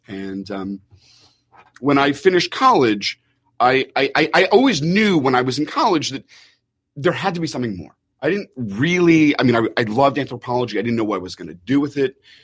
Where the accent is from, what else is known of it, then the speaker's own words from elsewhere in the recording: Canada; I'm Canadian.